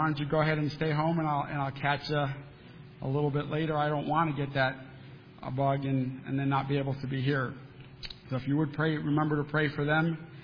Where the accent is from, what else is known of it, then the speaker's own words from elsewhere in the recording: Cuba; now in United States; Now, I've been here 54 years, so I don't know. You know, I'm an American citizen. I'm an American. And when I've gone to Cuba and I try to tell them I'm a Cuban, they say, no, you're a North American.